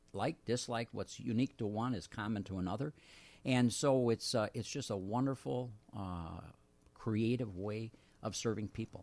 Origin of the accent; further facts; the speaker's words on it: Chicago, Illinois, United States; I grew up in Jefferson Park, and we have a store in Jefferson Park.